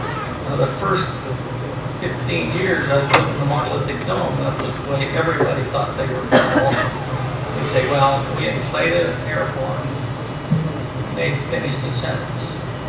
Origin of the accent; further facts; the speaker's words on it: Idaho, United States; In fact, I tell people I'm from Idaho. It's cold.